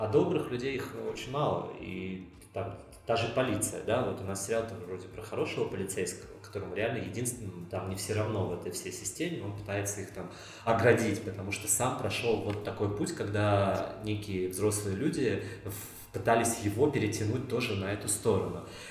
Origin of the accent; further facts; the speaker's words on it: Voronezh, Voronezh Oblast, Russia; born there; А я так как родился в Воронеже